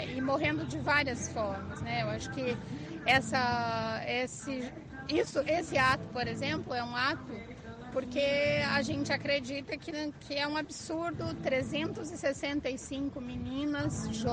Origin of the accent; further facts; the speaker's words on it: Foz do Iguaçu, Paraná, Brazil; eu sou de Foz mesmo, né? Moro aqui há 40 anos